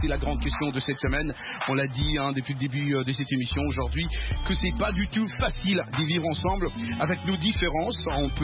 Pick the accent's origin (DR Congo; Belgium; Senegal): DR Congo; mon pays d'origine, c'est la RDC, la République démocratique du Congo.